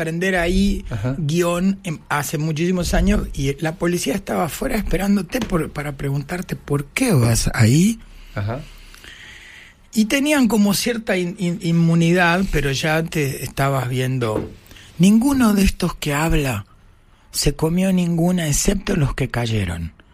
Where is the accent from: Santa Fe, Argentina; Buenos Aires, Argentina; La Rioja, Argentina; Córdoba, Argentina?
Buenos Aires, Argentina; Yo iba, cuando era chico, acá mismo, en Gallo, sí, entre Charcas.